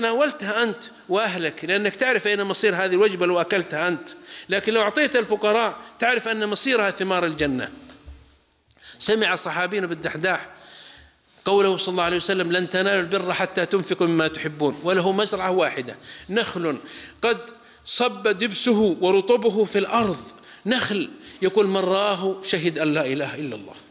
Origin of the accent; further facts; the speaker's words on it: south, Saudi Arabia; عندنا في الجنوب في السعودية